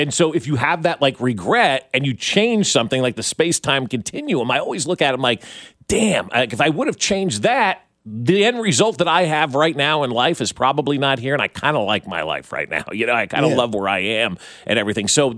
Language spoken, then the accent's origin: English; New Jersey, United States; I grew up in New Jersey.